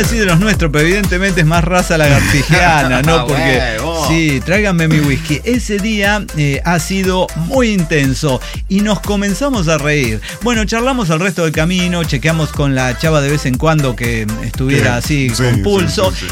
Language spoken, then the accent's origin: Spanish; Mexico; Porque, pues que soy mexicano.